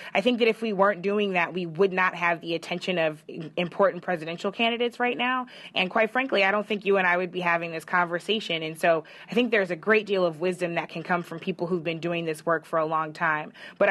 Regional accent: St. Louis, Missouri, United States; You know, I grew up in St. Louis. I've lived in North St. Louis County for most of my life, which is where Ferguson is.

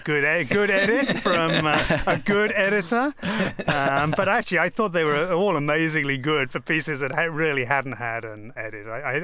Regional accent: United Kingdom; I got lost in the America stuff, but then I always get lost in the America stuff. It's part of being British.

